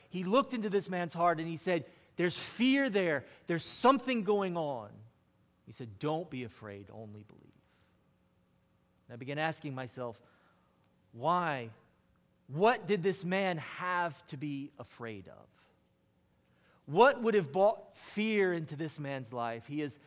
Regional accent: Georgia, United States; I grew up in South Georgia, in the deep South

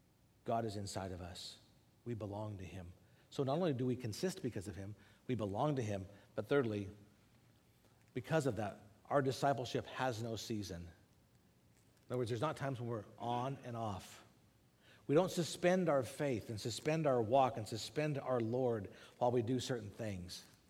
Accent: United States; I'm glad I'm American, but I do not endorse, nor can I endorse, the things that our country is doing.

